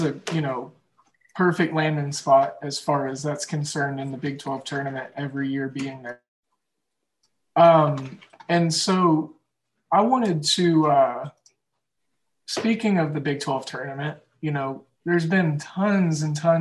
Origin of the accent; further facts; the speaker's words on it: Oklahoma, United States; Growing up in Oklahoma, we didn't have professional teams, so it was college sports and a lot of football for me.